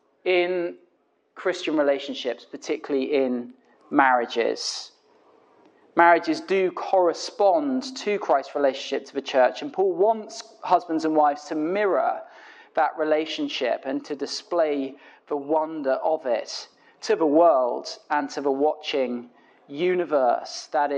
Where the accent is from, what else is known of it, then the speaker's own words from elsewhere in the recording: York, Yorkshire and the Humber, United Kingdom; I grew up in York, which is a lovely sort of ancient town. We lived in the boring suburbs, but I go into the centre sometimes